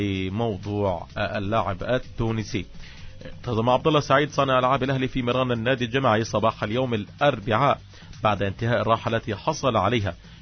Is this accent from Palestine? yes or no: yes; Gaza, Gaza Strip, Palestine; ملعب معشب عندنا في غزة، بيصير مش قادر.